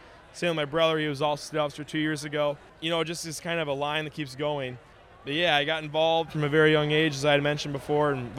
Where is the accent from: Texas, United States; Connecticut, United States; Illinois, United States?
Illinois, United States; Pearl City; I'm from Pearl City, Illinois, the Pearl City FFA chapter.